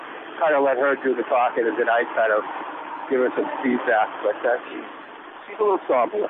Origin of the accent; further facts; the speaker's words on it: Dover, New Hampshire, United States; I'm from Dover, New Hampshire.